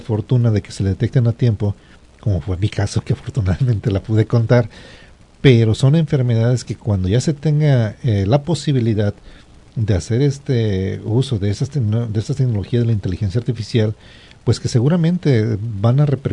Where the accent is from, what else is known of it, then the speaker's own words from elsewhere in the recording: Tuxpan, Mexico; por allá en mi pueblo, en Tuxpan